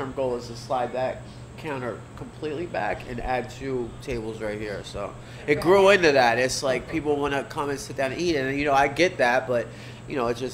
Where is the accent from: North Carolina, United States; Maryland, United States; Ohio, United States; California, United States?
Maryland, United States; Baltimore; So I'm from Maryland, Baltimore, and I've been making crab cakes my whole life